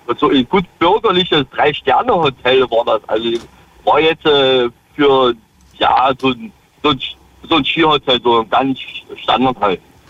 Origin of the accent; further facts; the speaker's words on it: Kamenz, Saxony, Germany; bin ich dann halt eben in meine alte Heimat nach Kamenz gefahren wieder.